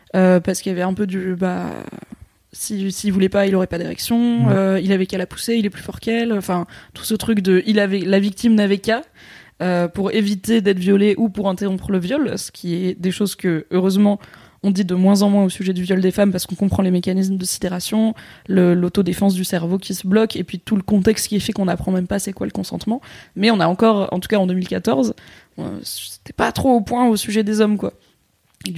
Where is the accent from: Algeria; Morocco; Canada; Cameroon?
Morocco; Et en plus, moi, je suis marocaine.